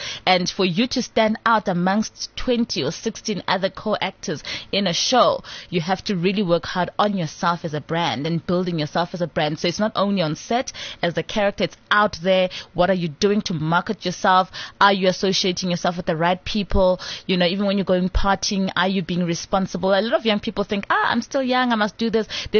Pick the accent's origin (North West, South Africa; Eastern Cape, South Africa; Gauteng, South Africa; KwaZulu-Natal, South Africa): Gauteng, South Africa; Soweto; I'm from Soweto. I'm like, very African.